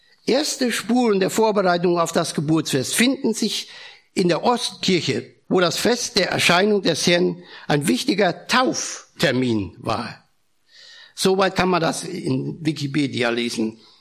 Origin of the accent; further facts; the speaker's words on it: Germany; Also da hat man als Deutsche gar keine schönen Gefühle gehabt.